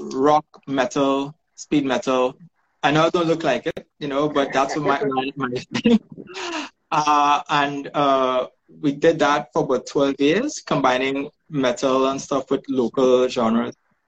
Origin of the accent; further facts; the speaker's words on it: Trinidad & Tobago; I am from Trinidad and Tobago.